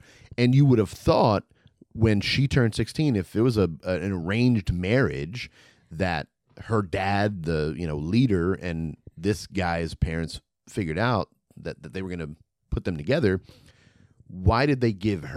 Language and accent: English; New York, United States; accent: New York; You know what? It's my New York accent. I lost that years ago.